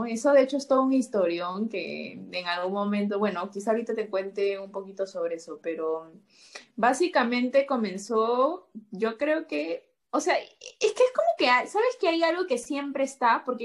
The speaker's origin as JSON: {"language": "Spanish", "town": "Juliaca", "region": "Puno", "country": "Peru", "lives_now": "Lima, Peru", "said": "cuando llegué a Lima, porque yo soy de Juliaca, Puno, y cuando me vine a vivir sola acá a Lima"}